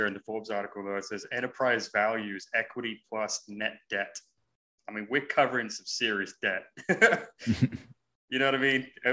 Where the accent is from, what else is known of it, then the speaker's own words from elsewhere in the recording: England, United Kingdom; I'm born and raised in England.